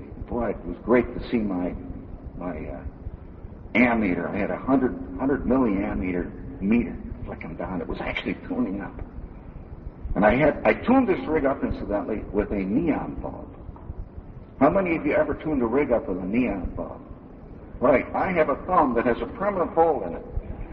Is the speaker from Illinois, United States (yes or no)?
yes; Chicago, Illinois, United States; I was growing up in the Chicago area, and they had a great store.